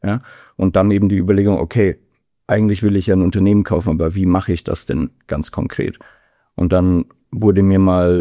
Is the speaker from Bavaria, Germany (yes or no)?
yes; Bavaria, Germany; now in Essen, Germany; mich hat's ja sozusagen aus meiner alten Heimat von der Weißwurstseite von Deutschland jetzt auf die Currywurstseite von Deutschland nach Essen verschlagen